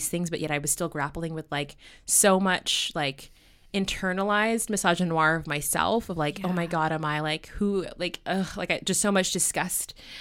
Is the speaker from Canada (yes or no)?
yes; Vancouver, British Columbia, Canada; So I grew up black in Vancouver, and from a young age became really aware of the fact that there's not many black people in the city who look like me or my family. And then I also grew up in the church from like age 6.